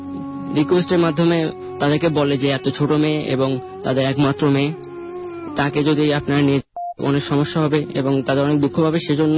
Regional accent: Chittagong, Chittagong Division, Bangladesh; চট্টগ্রাম থেকে এসেছি আমি।

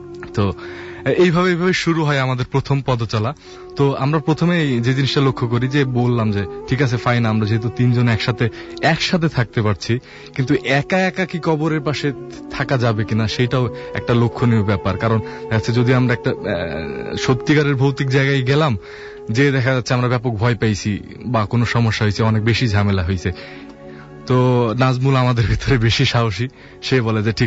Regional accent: Gangni, Khulna Division, Bangladesh; আমি, টলিন, নাজমুল তিনজন আমাদের গ্রামের বাড়ি গাংনী মেহেরপুর জেলায় অবস্থিত

